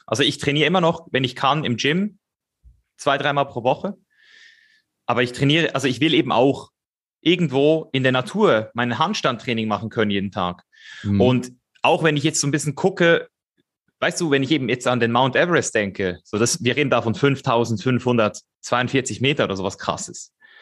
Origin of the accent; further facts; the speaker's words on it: Switzerland; moved away as an adult; Ich bin ja ursprünglich Schweizer und bin dann 5, 6 Jahre um die Welt gereist, eigentlich nonstop